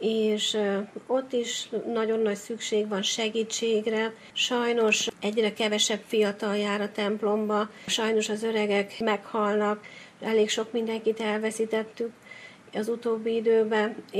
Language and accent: Hungarian; Hungary; Úgy érzem, magyar vagyok